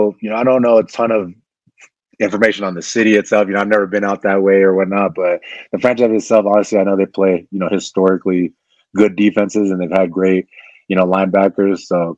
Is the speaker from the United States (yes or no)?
yes; Washington, United States; I mean, growing up in Washington, you know, I always watched those guys, you know, Bobby Wagner, you know, KJ Wright.